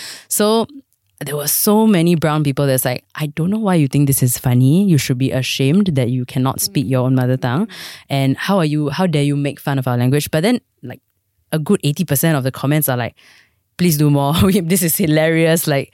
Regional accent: Singapore; I grew up studying Mandarin in Singapore as a brown girl

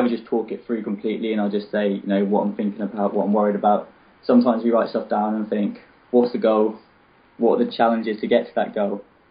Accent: United Kingdom; as a Brit

